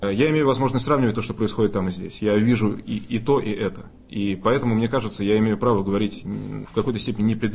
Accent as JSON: {"language": "Russian", "region": "Moscow", "country": "Russia", "tie": "born or raised there", "said": "Я москвич, я родился в Москве, я российский гражданин, но на протяжении последних лет я очень много времени провожу в Эстонии"}